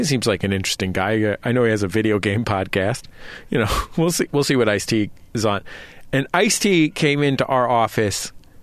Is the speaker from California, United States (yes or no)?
yes; California, United States; now in Los Angeles, United States; I live in Los Angeles. Yeah. And I'm from the Bay Area.